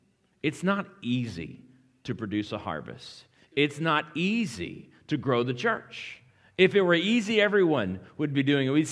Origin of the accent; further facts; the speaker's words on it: Florida, United States; I grew up in South Florida, a lot like Hawaii in the sense that all we understood was citrus and sunshine and daily rains.